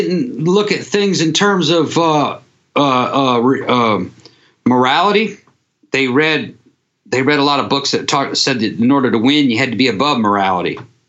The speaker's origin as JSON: {"language": "English", "country": "United States", "said": "I'm a veteran of the 101st Airborne Division. I'm ex-infantry, you know. I like being an American"}